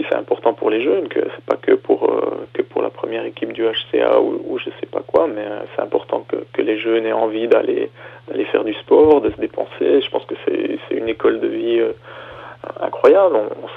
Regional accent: Jura, Switzerland; c'est difficile de vivre dans ce sport chez nous au Jura.

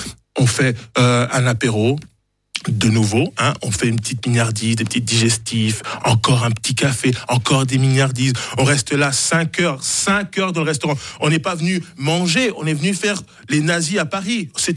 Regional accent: Neuchâtel, Switzerland; Et là où j'ai grandi, dans le ghetto neuchâtelois

